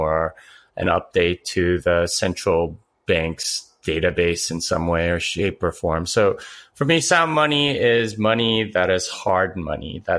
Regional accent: Austin, Texas, United States; let people know that's where I'm from, right? Like when I go to conferences and things, it's, hey, where are you coming in from? I'm coming from Austin. You can't tell from the hat.

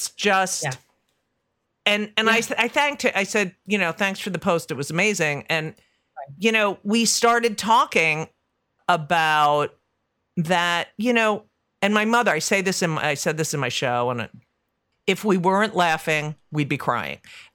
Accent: New Jersey, United States; Like, I'm from New Jersey, and I never say the county. I don't say I'm from Union County.

